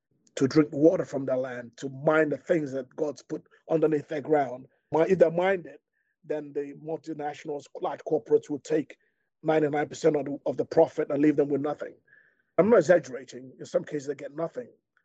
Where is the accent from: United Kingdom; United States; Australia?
United Kingdom; England; When I grew up in England